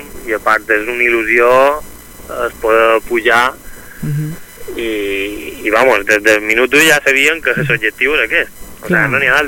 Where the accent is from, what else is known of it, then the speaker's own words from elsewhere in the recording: Esporles, Balearic Islands, Spain; No, jo soc d'Esporles.